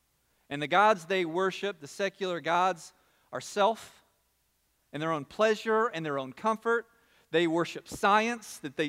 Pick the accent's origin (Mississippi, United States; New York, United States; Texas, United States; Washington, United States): Texas, United States; now in Charlottesville, United States; people that I know, they know I'm from Texas, and I have to give a defense for Texas oftentimes.